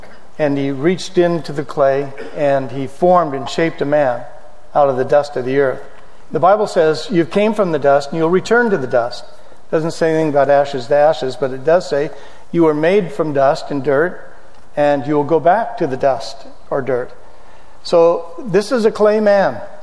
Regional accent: Oregon, United States; I said, "Well, I came from Oregon. We had them up there."

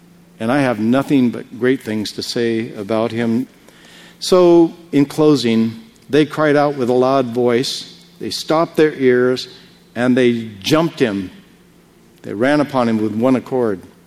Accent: United States; I said, Christian? You got to be kidding me. I'm an American.

